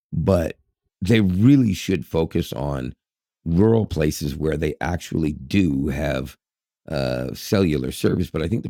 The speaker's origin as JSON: {"language": "English", "country": "Canada", "said": "It's like they know I'm Canadian and they shoot at me."}